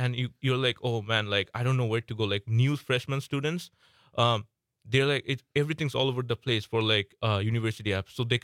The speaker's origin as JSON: {"language": "English", "country": "Bangladesh", "tie": "born or raised there", "lives_now": "United States", "said": "I was raised in Bangladesh."}